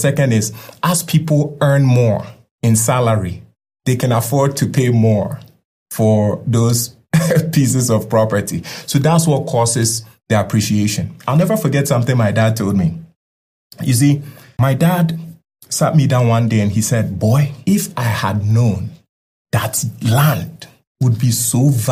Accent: United States; Even though I'm American

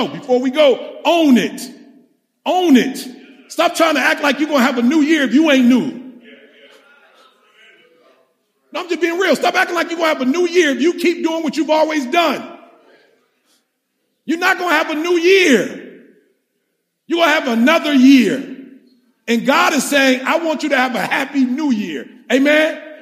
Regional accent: Detroit, Michigan, United States; I grew up in Detroit. Everybody was doing it. The more you could debate, the sweeter you were.

